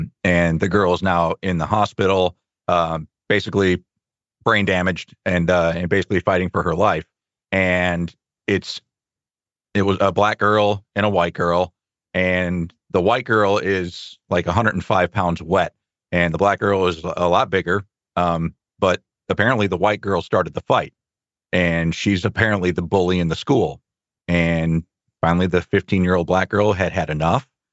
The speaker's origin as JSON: {"language": "English", "region": "Midwest", "country": "United States", "tie": "born or raised there", "said": "No, I'm not from the East Coast. I'm a Midwest born and bred."}